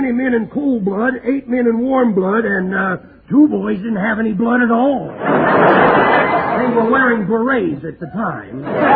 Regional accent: Texas, United States; born there; Well, I was born in Texas.

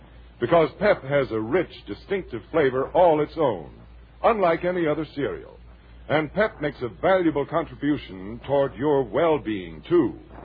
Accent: Illinois, United States; born there; because I was born in Illinois myself, but I was too young to remember much about it either.

